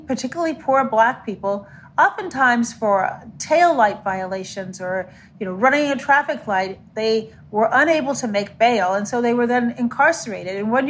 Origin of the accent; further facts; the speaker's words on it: Chicago, Illinois, United States; my hometown of Chicago, where Laquan McDonald was shot 16 times by police